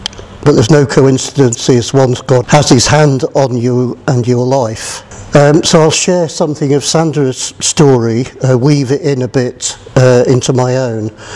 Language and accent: English; Bramhall, North West England, United Kingdom; born there; I was born in Bramhall, Cheshire, a little village on the outskirts of Stockport, and christened in the C of E Church.